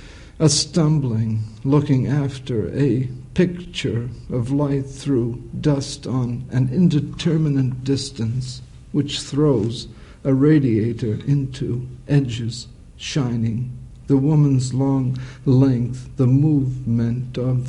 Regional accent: West Acton, Massachusetts, United States; I was from West Acton, which is 15 miles from Lowell, in a westerly direction

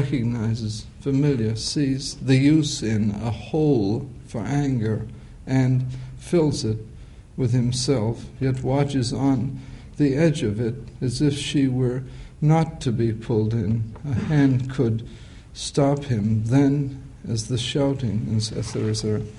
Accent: West Acton, Massachusetts, United States; I was from West Acton, which is 15 miles from Lowell, in a westerly direction

